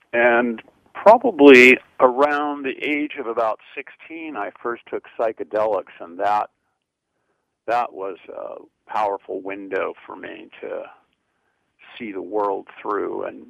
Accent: California, United States; Well, yes, we both share the, I think, unique experience of growing up in California.

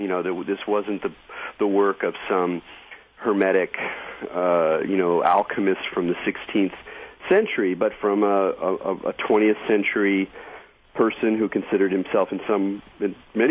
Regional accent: California, United States; calling this week from my home state of California.

